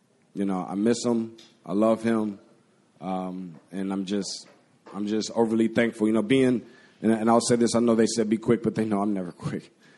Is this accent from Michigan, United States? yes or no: yes; Lansing, Michigan, United States; But I grew up here in Lansing